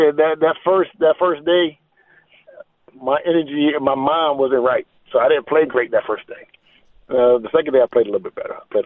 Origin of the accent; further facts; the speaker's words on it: Conway, South Carolina, United States; It is in my hometown, Conway, South Carolina.